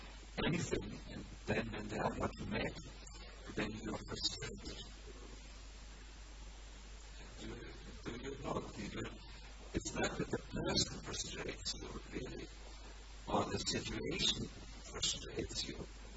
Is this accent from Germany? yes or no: yes; Germany; because he noted I'm from Germany and Germans are nervous or tense a little.